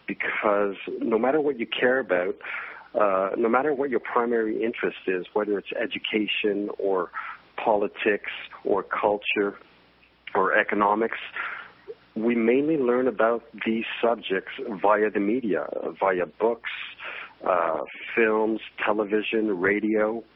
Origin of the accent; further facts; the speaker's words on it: Quebec, Canada; first language French; English is a second language; I'm from Canada. I come from a small town in northern Quebec. So French is my first language. I'm French Canadian.